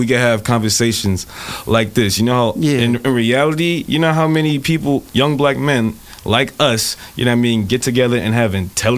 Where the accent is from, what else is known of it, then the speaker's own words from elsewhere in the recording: New York, United States; now in Minnesota, United States; Now, being that I'm from New York, but not in New York. I live here in Minnesota, so I'm around y'all and y'all unique sounds.